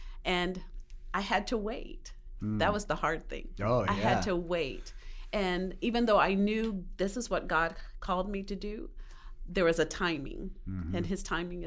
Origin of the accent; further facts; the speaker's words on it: Kansas City, Kansas, United States; I'm from Kansas City, Kansas also.